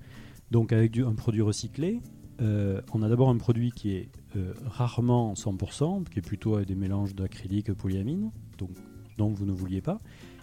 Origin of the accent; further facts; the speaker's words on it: Mazamet, Occitanie, France; moi, je viens de la région de Mazamet de Castres, donc, qui était la capitale de la laine après-guerre et jusqu'à dans les années 80-90.